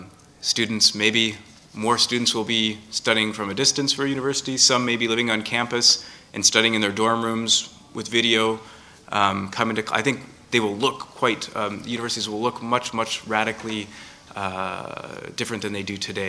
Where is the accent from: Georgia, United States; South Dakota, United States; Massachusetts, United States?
South Dakota, United States; I'll take my home state of South Dakota in the U.S.